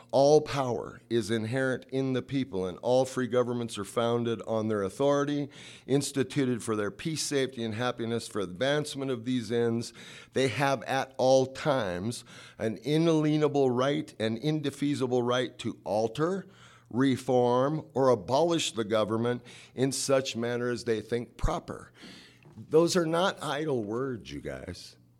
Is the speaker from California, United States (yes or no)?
yes; California, United States; This is the most progressive Republican state, and I come from California, guys.